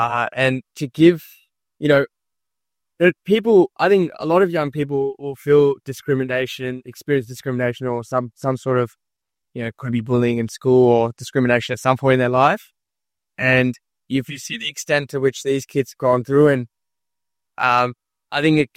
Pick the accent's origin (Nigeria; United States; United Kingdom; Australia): Australia; we're born and brought up in Australia and identify very strongly as Australians, but being of Indian background and, you know, going home to visit family every few years